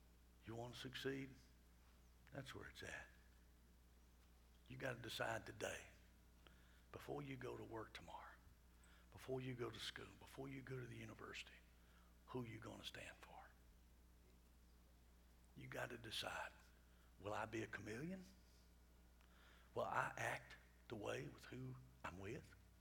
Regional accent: Rockmart, Georgia, United States; I can say that because I'm from Rockmart.

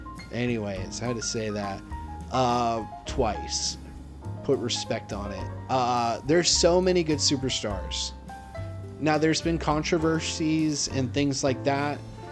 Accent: Alabama, United States; also born or lived in Maine; those who know me know that I was born in Maine, and I moved down here when I was like in fourth grade into the Southeast, into specifically Alabama.

